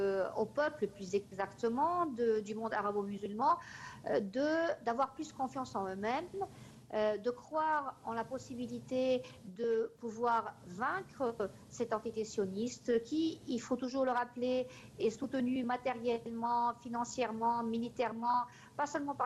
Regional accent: Lebanon; Moi, en tant que Libanais

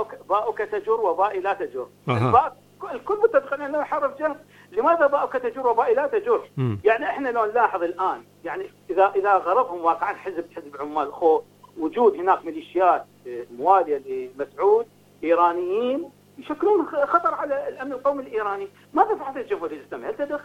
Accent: Iraq; نحن كعراقيين

